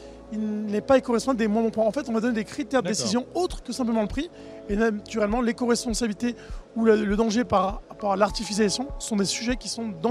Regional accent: Lyon, Auvergne-Rhône-Alpes, France; Moi, je viens de Lyon.

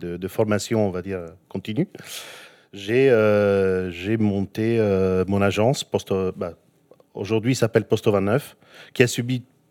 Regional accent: Italy; French is a second language; moved away as an adult; now in Paris, France; Bah, parcours, je suis italien, bah, ça s'entend un peu de mon accent. Je suis arrivé à Paris en 2000

